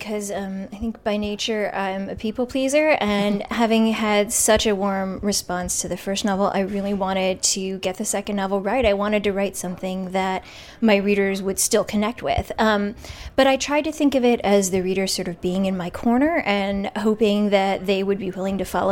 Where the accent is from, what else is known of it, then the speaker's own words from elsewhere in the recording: Shaker Heights, Ohio, United States; I was supposed to read in my hometown where the book is set, so I hope that they forgive me.